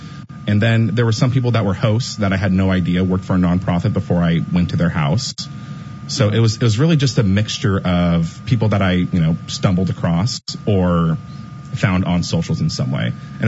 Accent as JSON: {"language": "English", "region": "California", "country": "United States", "said": "I'm also just a normal dude, a normal guy. Like, the only difference is I'm from California."}